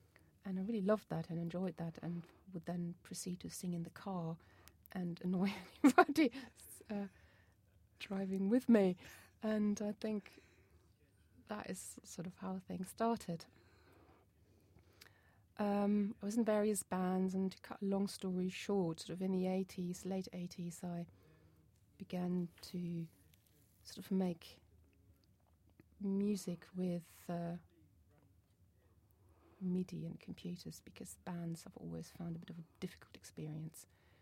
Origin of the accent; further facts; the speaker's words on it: Lower Saxony, Germany; English is a second language; I'm from a small village in Hanover, near Hanover in Germany.